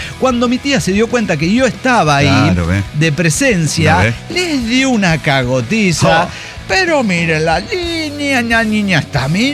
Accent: Córdoba, Veracruz, Mexico; now in Oaxaca, Mexico; Debo mencionar que en realidad soy de Córdoba, Veracruz. Oaxaca es mi segundo hogar, ya que me junté con mi pareja y jaló para allá.

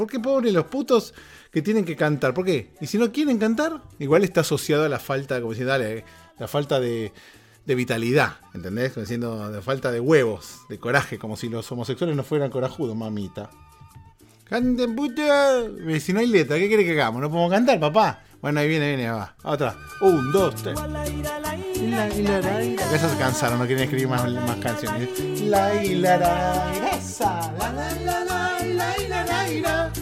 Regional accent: Argentina; en Argentina es feriado, en mi país de origen

